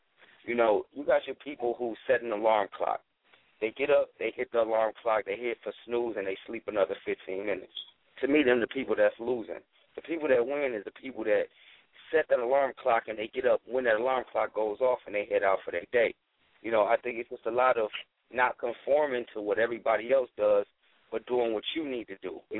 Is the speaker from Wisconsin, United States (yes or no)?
no; Minnesota, United States; now in California, United States; representing Minnesota, but I'm out in Cali.